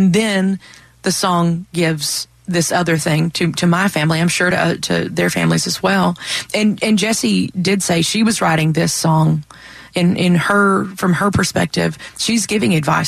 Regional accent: Mammoth Spring, Arkansas, United States; And then when I was growing up in Mammoth Spring, we lived really close to Hardy.

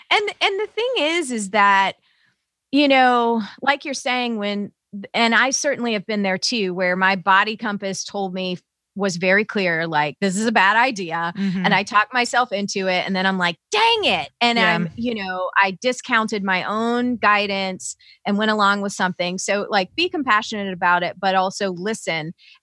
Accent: the South, United States; And that phrase, like, don't make a scene, kept coming to me because I was raised in the South.

